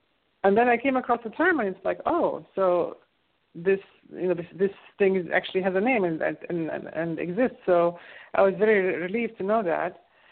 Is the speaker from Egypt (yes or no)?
yes; Egypt; I grew up in Egypt where people's favorite pastime is to complain, and their favorite subject to complain about is their spouse.